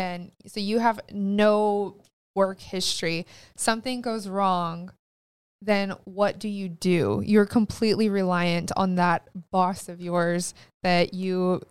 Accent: California, United States; Whereas, you know, we're from California.

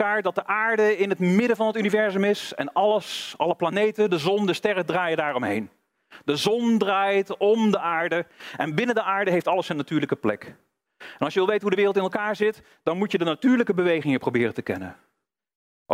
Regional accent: North Brabant, Netherlands; Ik kom uit Brabant, dus ik hou het even bij gewoon biljart.

